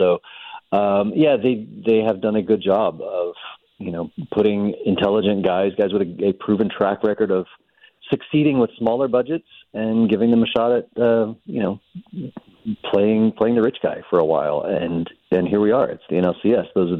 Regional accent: Texas, United States; because you already mentioned I'm from Texas.

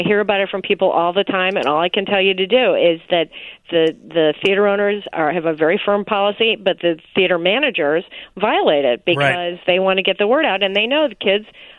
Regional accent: Chicago, Illinois, United States; But I'm from Chicago too, but I totally loved it.

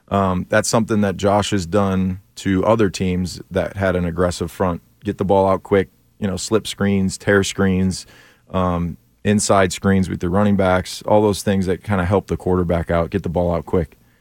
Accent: Louisiana, United States; I'm from Louisiana. I'm out here just to play football.

